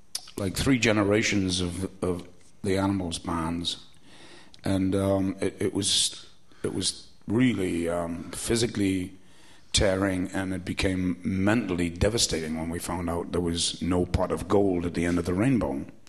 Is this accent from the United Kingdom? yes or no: yes; Newcastle, North East England, United Kingdom; now in Los Angeles, United States; Growing up in Newcastle had made me asthmatic, and when I got to the dry West Coast weather, I was like, wow, I can breathe.